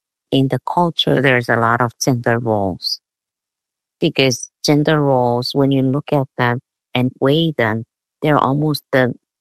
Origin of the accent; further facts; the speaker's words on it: Chuuk, Micronesia; the name Peace Battle, and that's where I grew up with my family, and it's a small island.